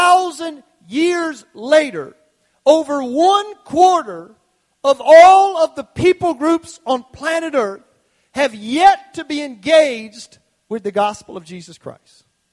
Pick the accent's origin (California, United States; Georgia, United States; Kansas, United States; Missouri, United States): Georgia, United States; I'm from South Georgia, very patriotic area. We still fly flags, and we still love our country, and we're a very patriotic bunch where I'm from.